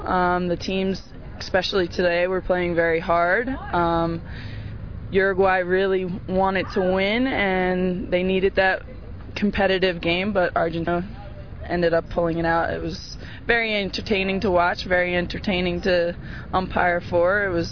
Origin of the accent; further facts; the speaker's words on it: Wilmington, Delaware, United States; now in Philadelphia, United States; So, I live near Philadelphia, near Pennsylvania, but I'm from Wilmington, Delaware